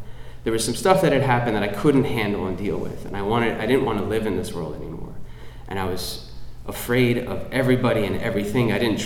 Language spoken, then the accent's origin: English; New Jersey, United States; I'm from New Jersey. It's a terrible place to be from. It's literally the worst, maybe besides Ohio. Not with pride, but I was from there. Right outside of New York City, I'm from a working class family.